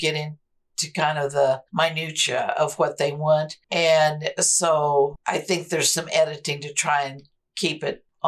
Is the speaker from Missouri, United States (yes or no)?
yes; Missouri, United States; You know, we're from Missouri. We're not used to seeing celebrities.